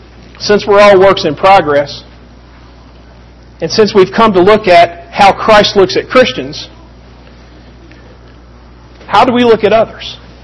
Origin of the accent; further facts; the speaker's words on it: the South, United States; see, I'm from the South and I know what that means.